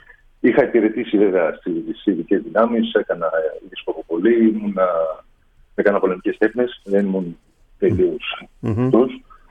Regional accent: Aegina, Attica, Greece; also born or lived in Athens; Εγώ καταρχάς γεννήθηκα στην Αθήνα και μεγάλωσα στην Αίγινα.

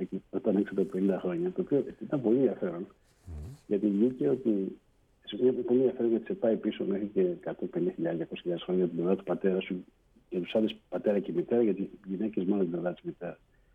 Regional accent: Athens, Attica, Greece; also born or lived in Thessaloniki; Γεννήθηκα στη Θεσσαλονίκη. Και μετά, αλλά μεγάλωσα όλη μου τη ζωή στην Αθήνα, μια μεσοαστική οικογένεια, στο Παπάγου.

